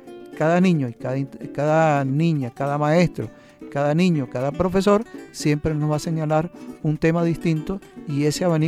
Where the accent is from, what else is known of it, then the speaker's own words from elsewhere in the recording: La Grita, Táchira, Venezuela; born there; Yo nací en La Grita, en Catalina de los Vientos, como lo digo en la literatura